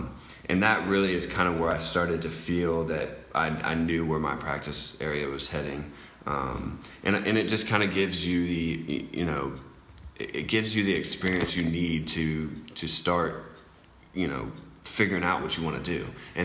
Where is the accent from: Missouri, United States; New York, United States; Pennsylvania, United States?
Missouri, United States; Kansas City; So I'm from Kansas City, Missouri. I grew up there.